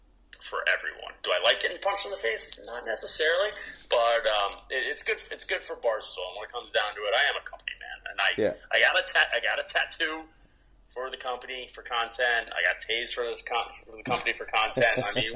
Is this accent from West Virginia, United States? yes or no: yes; Morgantown, West Virginia, United States; It's in Morgantown, my hometown.